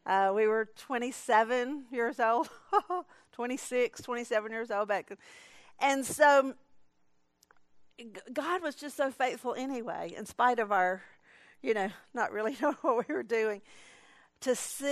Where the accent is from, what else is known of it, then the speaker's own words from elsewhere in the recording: Atlanta, Georgia, United States; I grew up in South Atlanta in a Southern Baptist church, good old Southern Baptist church